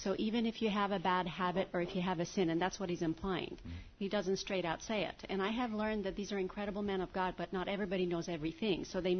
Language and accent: English; Las Vegas, Nevada, United States; Well, I'm here from Las Vegas, and I go to a Pentecostal church.